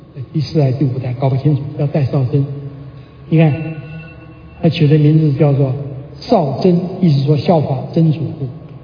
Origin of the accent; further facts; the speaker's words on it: China; 我们中国人